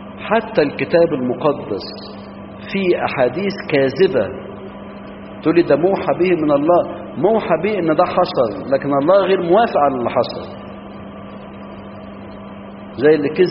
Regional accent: Egypt; طب الكذب في الطب عندنا في مصر

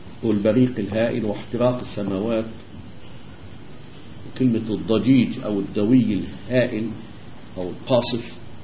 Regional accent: Egypt; لان احنا عندنا في مصر هنا الجو على نوع ما مستقر

